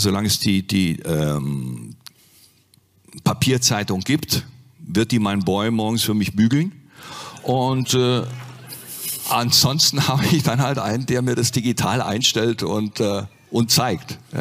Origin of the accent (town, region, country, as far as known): Nürtingen, Baden-Württemberg, Germany